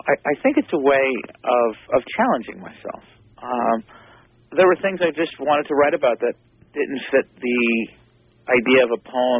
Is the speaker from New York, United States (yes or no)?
yes; New York City, New York, United States; I'm a punk rock kid. I grew up in the New York City punk rock scene